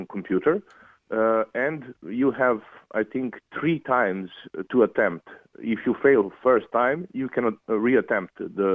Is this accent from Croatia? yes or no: yes; Croatia; Yeah, I'm from Croatia, yeah.